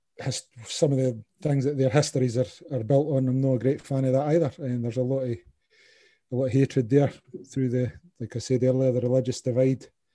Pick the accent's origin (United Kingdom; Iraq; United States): United Kingdom; Edinburgh, Scotland; I'm from Edinburgh, the east of Scotland, so I supported the Hearts.